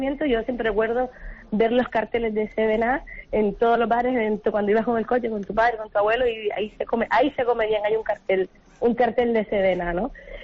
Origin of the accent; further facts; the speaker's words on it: Canary Islands, Spain; todos los que somos canarios